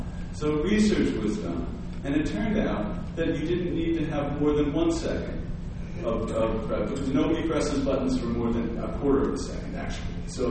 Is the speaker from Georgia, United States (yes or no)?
no; New York City, New York, United States; I'm a New Yorker, I grew up in the city